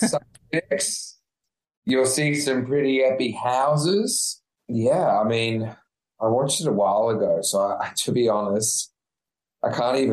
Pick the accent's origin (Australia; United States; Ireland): Australia; Sydney, New South Wales; You know, I was from the North Shore of Sydney. It was a less affluent area than the eastern suburbs.